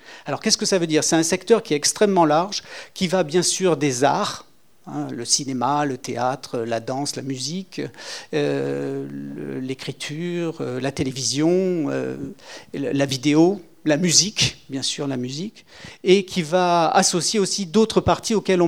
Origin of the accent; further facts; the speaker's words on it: Nouvelle-Aquitaine, France; born there; étant donné que je suis foncièrement occitan, je suis né dans le Nord Périgord, hein, le Périgord, qui est encore un département.